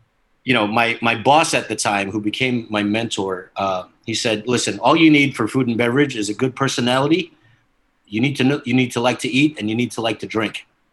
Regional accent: Boston, Massachusetts, United States; I was born here, but I grew up in Boston, Massachusetts.

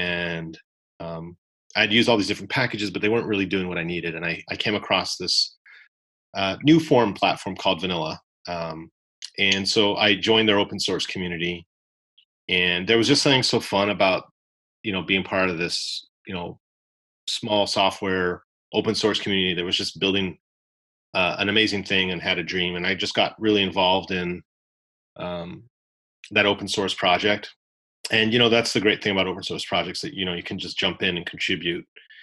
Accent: Canada; I know I'm Canadian.

